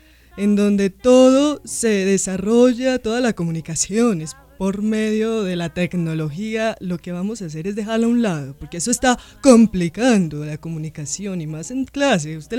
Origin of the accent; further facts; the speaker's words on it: Bogotá, Bogotá Capital District, Colombia; also born or lived in Huila; Pues en realidad yo nací en el Huila y desde muy pequeña me vine a vivir a Bogotá.